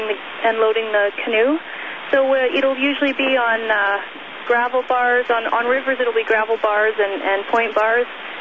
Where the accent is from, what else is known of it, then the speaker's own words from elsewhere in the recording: Provost, Alberta, Canada; In Provost, Alberta.